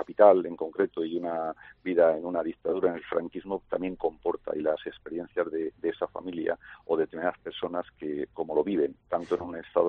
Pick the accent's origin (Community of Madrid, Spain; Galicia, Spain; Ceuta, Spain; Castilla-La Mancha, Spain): Castilla-La Mancha, Spain; se trata de una familia de un pueblo de Toledo, están narradas de mi pueblo, precisamente